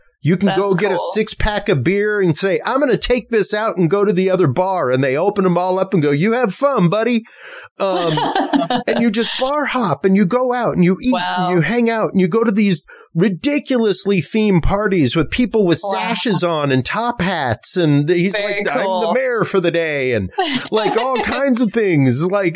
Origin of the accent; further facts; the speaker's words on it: Louisiana, United States; And just being Cajun and understanding a lot of the root of Mardi Gras